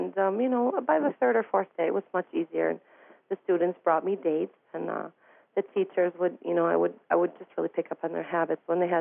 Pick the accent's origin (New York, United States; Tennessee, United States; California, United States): New York, United States; Syracuse; now in Chicago, United States; I'm originally from Syracuse, New York, currently living in Chicago.